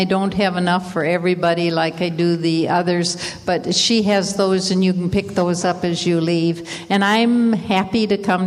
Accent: Iowa, United States; moved away as an adult; An invitation from a cousin I grew up with in Iowa and her husband to come and live with them.

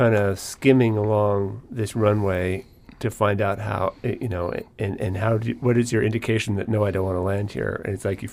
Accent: Alaska, United States; Well, growing up in Alaska, I was always told that Alaska pilots are the best

